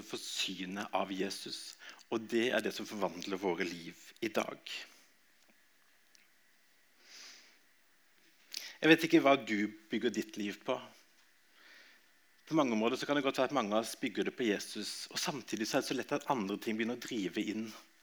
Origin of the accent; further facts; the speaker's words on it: Southern Norway, Norway; Eller som sørlending, så kan jeg kjenne meg igjen i et dikt